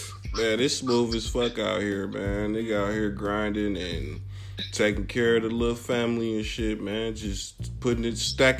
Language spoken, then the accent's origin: English; Milwaukee, Wisconsin, United States; I was like, where you from? I was like, I'm from Milwaukee. I was like, man, you sound like you from Cali.